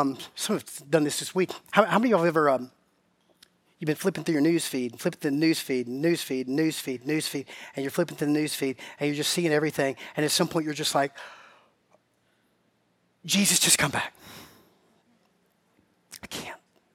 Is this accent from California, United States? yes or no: no; Warner Robins, Georgia, United States; I'm 8 years old, and I'm growing up in Warner Robins, Georgia. We're living on Dimitri Avenue, Warner Robins, Georgia.